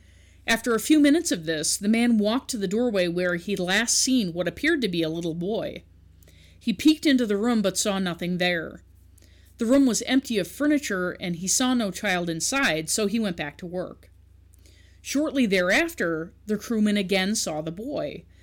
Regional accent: Newfoundland and Labrador, Canada; I'm originally from Newfoundland, and I might look similarly to someone from England or Ireland. I also have French ancestors.

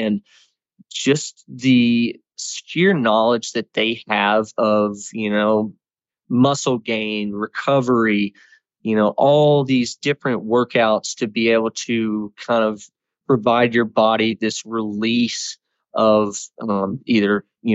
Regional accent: Glasgow, Kentucky, United States; moved away as an adult; also born or lived in Bowling Green; I'm a landscape architect here in Denver, Colorado, but been chasing elk for the past 2.5 years. Born and raised in Bowling Green, Kentucky, or actually Glasgow.

